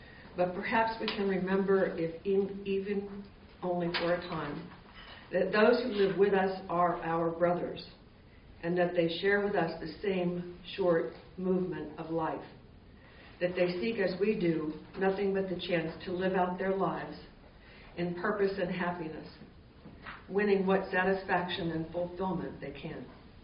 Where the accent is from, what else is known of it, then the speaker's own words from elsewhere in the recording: Virginia, United States; also born or lived in Washington, D.C.; No, I was born in Washington, D.C., and we lived at that time in Northern Virginia.